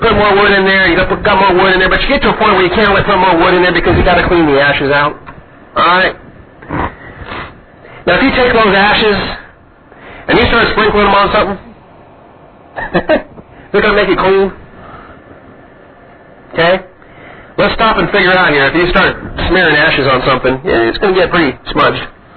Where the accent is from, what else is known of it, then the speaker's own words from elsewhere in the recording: Washington, United States; now in Texas, United States; I mean, I grew up in Washington. Maybe I got to illustrate this. If you grow up here in Texas and you don't have a whole lot of fireplaces, you don't build a whole lot of fires.